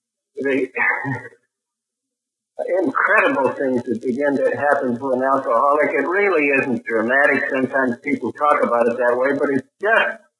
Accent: Chappaqua, New York, United States; I'm an alcoholic from Chappaqua, New York.

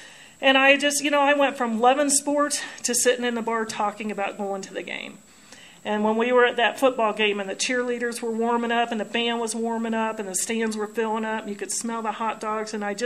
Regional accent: Oxford, Ohio, United States; also born or lived in California; You know, I was born in California. I was supposed to be a California girl. And I, you know, watch. I could have made it. But apparently due to my dad's drinking, we relocated to Oxford, Ohio when I was 2.5 years old.

